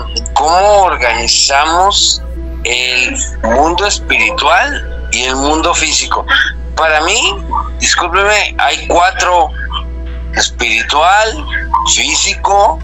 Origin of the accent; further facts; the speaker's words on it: Guadalajara, Jalisco, Mexico; soy de Guadalajara y con mucho gusto para ustedes